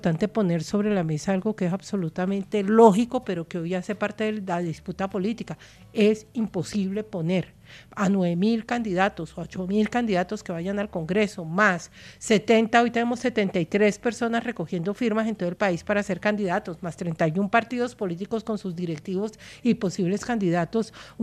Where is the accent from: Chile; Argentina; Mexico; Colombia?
Colombia; nosotros sabemos como colombianos hacer elecciones en contextos de violencia.